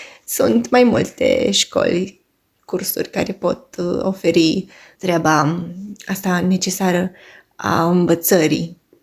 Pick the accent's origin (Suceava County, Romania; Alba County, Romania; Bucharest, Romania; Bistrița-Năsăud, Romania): Bucharest, Romania; now in Pașcani, Romania; sunt din București și locuiesc în Pașcani.